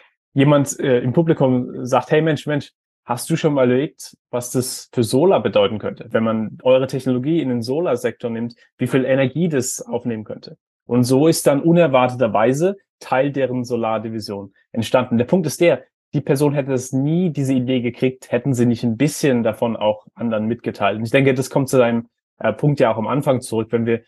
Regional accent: Heidelberg, Baden-Württemberg, Germany; Ich bin in Heidelberg aufgewachsen, wo wir diesen Philosophenweg haben.

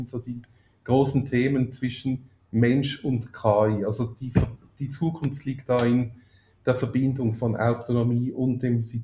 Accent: Basel, Basel-Stadt, Switzerland; also born or lived in Zürich; now in Horgen, Switzerland; Ich bin in Basel aufgewachsen, seit über 30 Jahren aber in Zürich. Würden wir Dialekt sprechen, würde man das sogar noch hören. Ich kriege das nicht weg. Ich lebe mit meiner Frau seit über 12 Jahren in Horgen am Zürichsee.

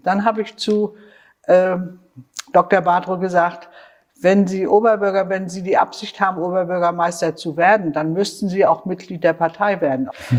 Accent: Mecklenburg-Vorpommern, Germany; ich bin auf dem Triebserdamm groß geworden, habe im Triebser fast 60 Jahre gelebt.

